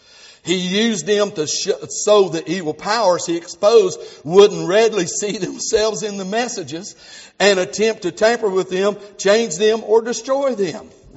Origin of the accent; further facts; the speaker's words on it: United States; And so we as Americans, we're Westerners. We see the world from our perspective. We are from the Western Hemisphere.